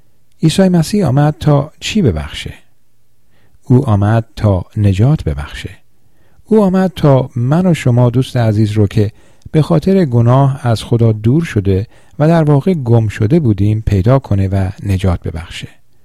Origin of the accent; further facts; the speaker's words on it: Iran; تقریبا همه ما با این جمله در ایران بزرگ شدیم